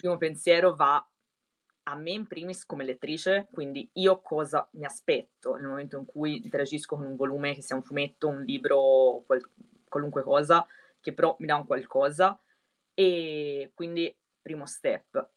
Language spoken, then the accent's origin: Italian; Siena, Tuscany, Italy; io vivo in provincia di Siena, sono di Siena